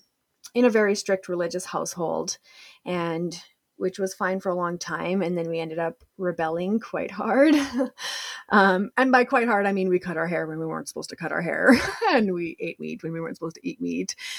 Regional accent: Edmonton, Alberta, Canada; And I was born and raised here in Edmonton in the 80s

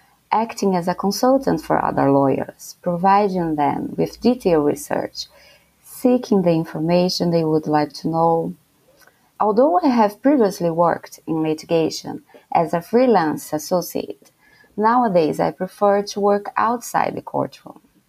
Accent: São Paulo, Brazil; first language Portuguese; English is a second language; I am a fully qualified lawyer in São Paulo City, Brazil. So my native language is Portuguese, and I am a student of English as a second language.

